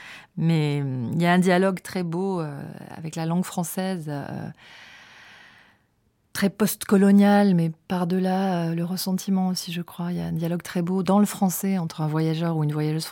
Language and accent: French; France; born there; now in Paris, France; Je le trouve aussi en France, dans le petit village où je suis née, ou à Paris où j'habite.